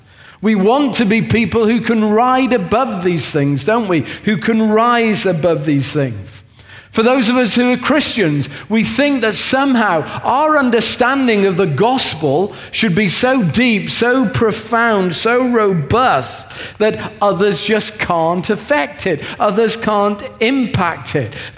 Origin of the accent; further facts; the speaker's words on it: England, United Kingdom; And being English, it would be remiss of me if I didn't speak about our heritage as English people